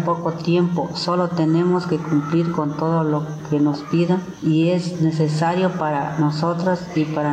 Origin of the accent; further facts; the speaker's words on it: San Nicolás Yaque, Oaxaca, Mexico; soy de San Nicolás Yaque